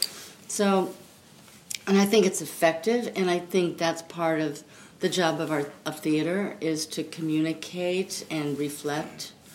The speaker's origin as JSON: {"language": "English", "town": "Royal Oak", "region": "Michigan", "country": "United States", "tie": "born or raised there", "also_born_or_lived": "Pontiac", "said": "I grew up in the suburbs of Detroit, Royal Oak, Michigan."}